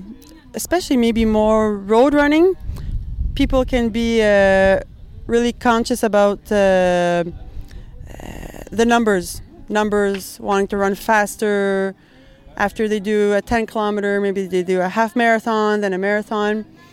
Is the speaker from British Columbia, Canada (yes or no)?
no; Ottawa, Ontario, Canada; born there; now in Quebec, Canada; I was born in Ottawa.